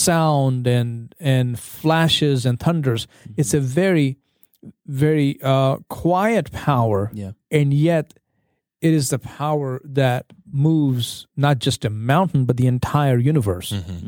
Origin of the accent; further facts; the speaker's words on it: India; English is a second language; now in United States; Easter growing up in India, it was never bright colors.